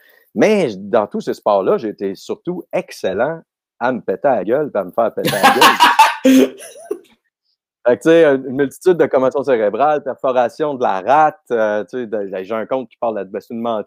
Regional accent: Quebec, Canada; c'est à Stoke, en Estrie, un petit village vraiment pas loin de mon village natal.

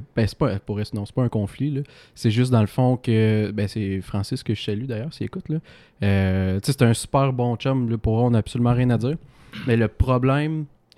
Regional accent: Drummondville, Quebec, Canada; on vient de Drummond qui est une petite ville comme telle, puis il n'y a pas beaucoup de musiciens.

